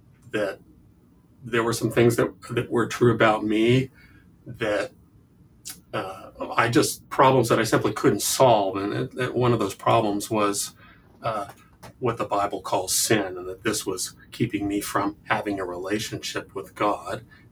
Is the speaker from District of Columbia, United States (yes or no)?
yes; Washington, District of Columbia, United States; also born or lived in Milwaukee; we moved away from the Milwaukee area when I was four, and I spent most of my growing up years in the Washington, D.C. area. And I did high school there